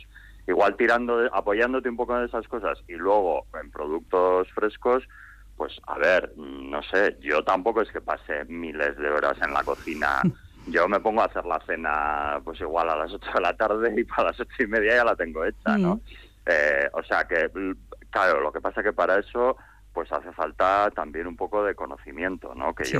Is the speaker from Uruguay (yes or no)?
no; Basque Country, Spain; no solo porque Euskadi es mi tierra y que te reconozcan en tu tierra